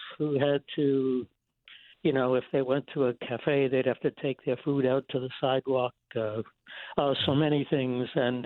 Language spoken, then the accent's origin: English; Winthrop, Maine, United States; I grew up in Winthrop here in Maine, and I graduated from high school in 1953 and took a job as a bookkeeper.